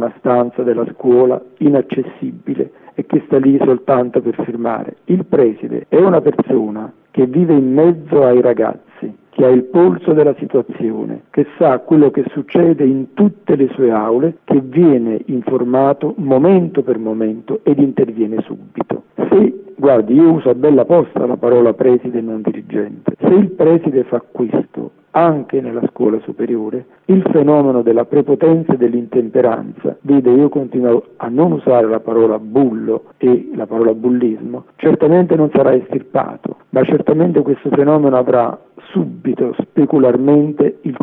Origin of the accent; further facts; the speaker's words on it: Southern Italy, Italy; Io vengo dal meridione d'Italia